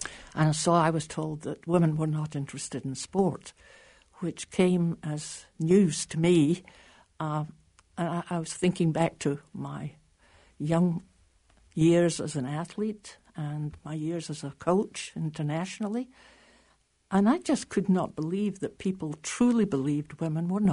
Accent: Scotland, United Kingdom; moved away as an adult; also born or lived in Canada; I came here from Scotland via Canada, yes.

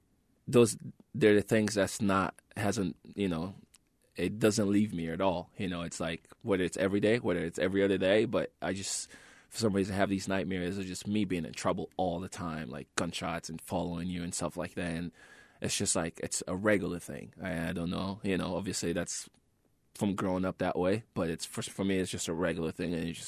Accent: Kenema, Eastern Province, Sierra Leone; But, you know, growing up in Kenema, you know, things were tough, because when the war actually, you know, kicked off in Sierra Leone

